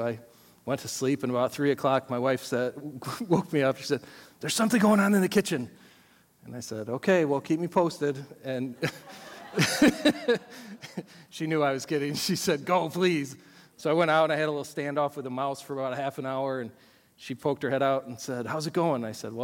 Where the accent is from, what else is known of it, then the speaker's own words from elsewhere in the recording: Hamburg, New York, United States; also born or lived in West Michigan; I'm from this area. I grew up in Hamburg and Orchard Park and spent most of my adult life so far in West Michigan, but have been back since January, about 8 weeks before COVID hit.